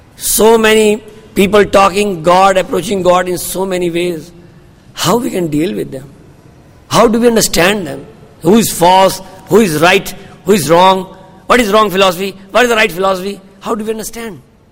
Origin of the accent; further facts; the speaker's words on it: Roorkee, Uttarakhand, India; I came back with my son to my hometown, Roorkee